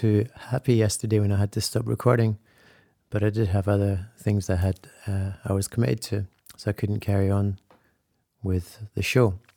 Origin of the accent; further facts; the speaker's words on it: Scotland, United Kingdom; They made a little friendly little friendly comment about me being a Scotsman.